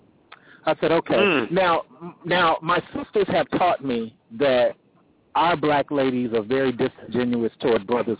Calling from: Atlanta, Georgia, United States; in Atlanta, and I have somewhat of a challenging question.

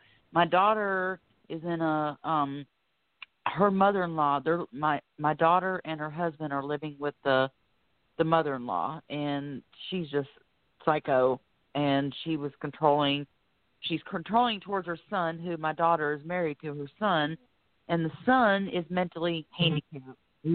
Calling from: Florida, United States

